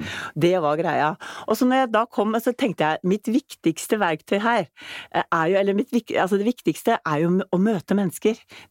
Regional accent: Borre, Vestfold, Norway; Jeg kommer faktisk fra Borre.

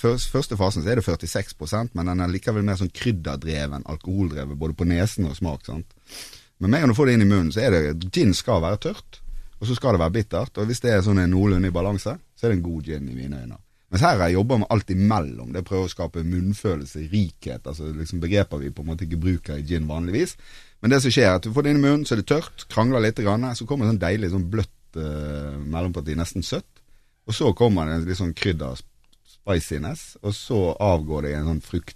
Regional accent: Bergen, Vestland, Norway; now in Oslo, Norway; jeg er jo fra Bergen som det er, men jeg bor jo faktisk her i Oslo, pendler Bergen for å lage sprit.

